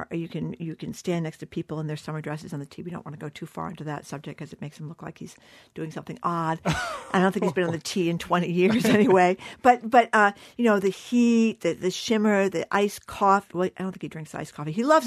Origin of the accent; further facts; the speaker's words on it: Ireland; I am an Irish person.